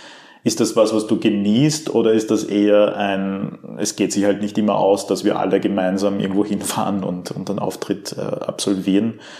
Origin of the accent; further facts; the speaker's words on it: Villach, Carinthia, Austria; ich war jetzt am Wochenende in Villach in Kärnten, wo ich herkomme